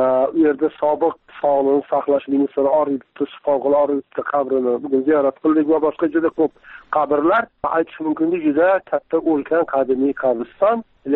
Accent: Sirdaryo Region, Uzbekistan; Ikkinchi tomoni endi mana ma'lum darajada Sirdaryolikman.

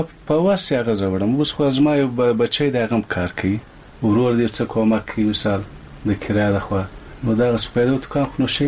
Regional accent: Kandahar, Afghanistan; زه د کندهار ولایت یم.

